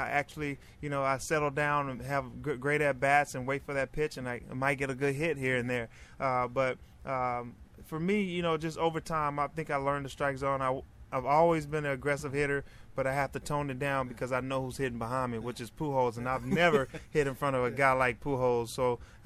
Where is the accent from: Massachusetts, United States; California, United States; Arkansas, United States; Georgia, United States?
Arkansas, United States; Pineville; like I said, I grew up in Pineville, Arkansas. I was a football player, and I didn't know much about the game of baseball.